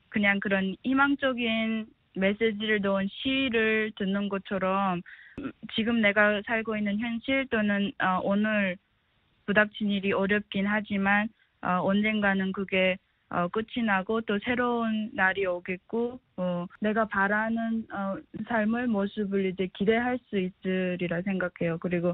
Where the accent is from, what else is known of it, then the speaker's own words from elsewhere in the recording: North Korea; 제 고향의 우리 북한의 노래들은